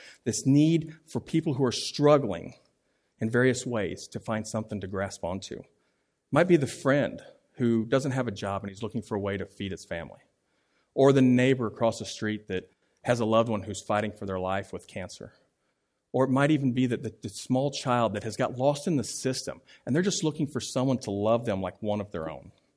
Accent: Kansas City, Missouri, United States; now in New England, United States; And like I said, we are from Kansas City, Missouri. So yes, we do root for the Chiefs, and we know what real barbecue is like.

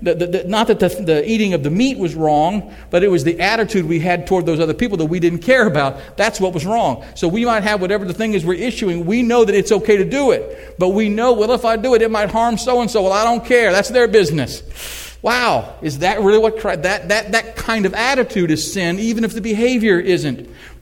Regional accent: Illinois, United States; What do they do with all the ones in the Midwest? I grew up in Illinois.

